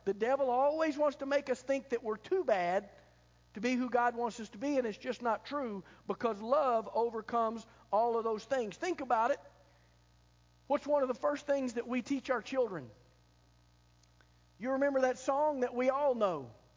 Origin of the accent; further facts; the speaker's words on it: United States; We're pretty proud to be Americans, aren't we?